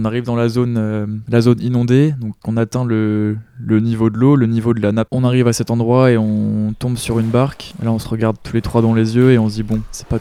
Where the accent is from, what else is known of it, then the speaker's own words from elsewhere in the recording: Brittany, France; j'ai 23 ans, je suis breton